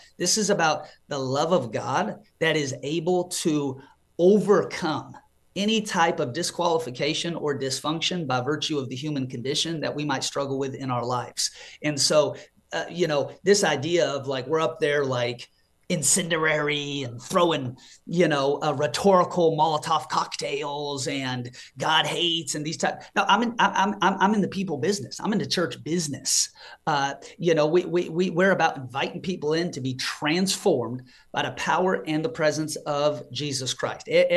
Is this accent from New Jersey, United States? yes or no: no; Seattle, Washington, United States; I grew up in the city. I was born in Seattle. I went to public school in Ballard. I'm a Seattle guy.